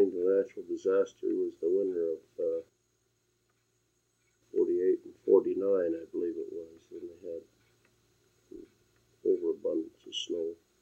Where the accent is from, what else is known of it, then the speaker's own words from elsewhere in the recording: Salt Lake City, Utah, United States; born there; I was born in March 22nd, 1940 in Salt Lake City, Utah.